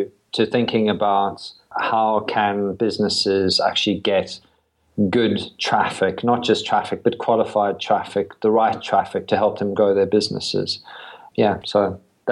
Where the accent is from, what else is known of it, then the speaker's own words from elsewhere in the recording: South Africa; born there; Yeah, sure. I was born in South Africa.